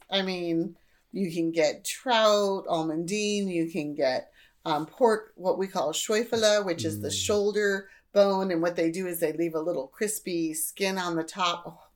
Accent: United States; as an American, the first time I read a pork shoulder, I was like

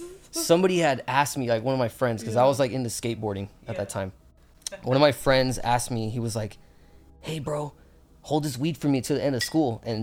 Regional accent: San Jose, California, United States; Yeah, by the way, I'm from San Jose.

